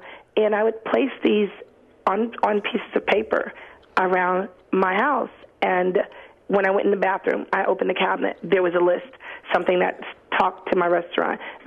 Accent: Harlem, New York, United States; So even though I'm born and raised in Harlem, every summer my parents would send us when we were out of school to South Carolina

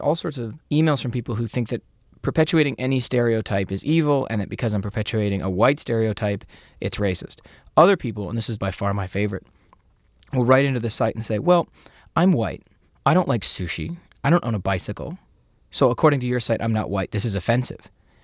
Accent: Canada; I'm Canadian too

